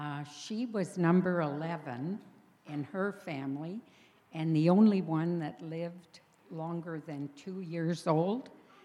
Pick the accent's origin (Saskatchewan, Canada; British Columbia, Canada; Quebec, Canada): Quebec, Canada; Val-d'Or; also born or lived in Wawa, Canada; I grew up in Val-d'Or, Quebec, in a family of 10. Well, there wasn't 10 right away. We moved to Wawa, and eventually there was 10 of us.